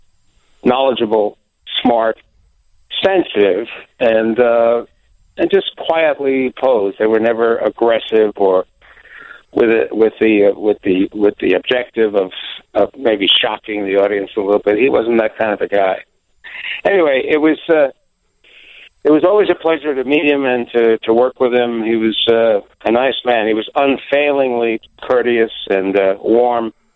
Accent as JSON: {"language": "English", "region": "New York", "country": "United States", "lives_now": "Connecticut, United States", "said": "people think I live in Chicago, but of course I live in Connecticut. But anyway, I'm from New York."}